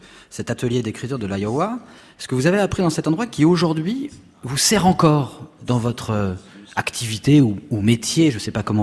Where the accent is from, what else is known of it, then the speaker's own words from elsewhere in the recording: France; comme je suis français